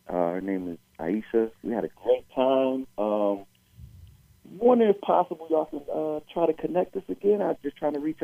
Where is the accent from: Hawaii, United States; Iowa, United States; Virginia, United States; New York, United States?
Virginia, United States; All right, so long story short, I'm from out of state. I'm from Virginia.